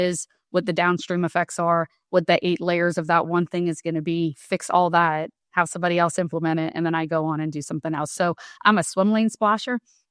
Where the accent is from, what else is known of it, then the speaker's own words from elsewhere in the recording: Louisiana, United States; So I grew up in Louisiana.